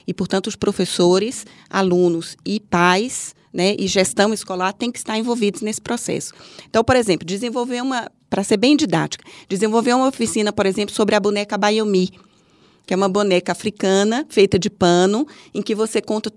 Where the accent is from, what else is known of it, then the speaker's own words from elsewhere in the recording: Vitória da Conquista, Bahia, Brazil; primeiro, eu sou nordestina, né? Eu sou de Vitória da Conquista, como eu disse